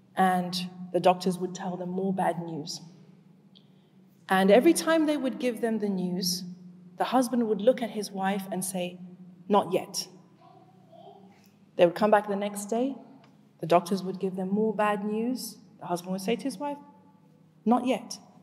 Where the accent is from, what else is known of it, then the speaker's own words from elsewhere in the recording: Zimbabwe; also born or lived in Leeds, United Kingdom; I was born in Leeds, and I grew up in Zimbabwe, and I became a Muslim while I was at university. So I'm a revert.